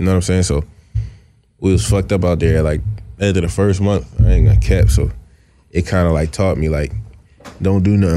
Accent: Philadelphia, Pennsylvania, United States; Nah, Philly, I grew up in the trenches.

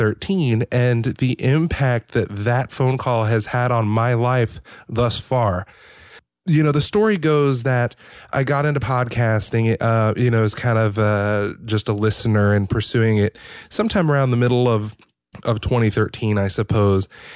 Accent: Atlanta, Georgia, United States; I am from Atlanta. So that was about a 10-hour drive for me.

